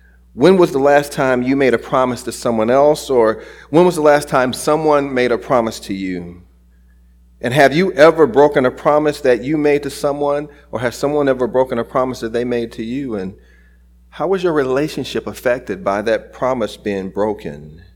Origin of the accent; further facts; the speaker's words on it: St. Louis, Missouri, United States; When I grew up, or where I grew up in North St. Louis